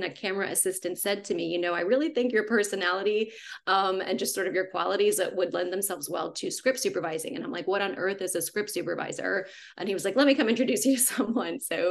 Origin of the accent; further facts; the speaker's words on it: New Orleans, Louisiana, United States; Okay, so I'm from New Orleans, Louisiana. So grew up in the suburbs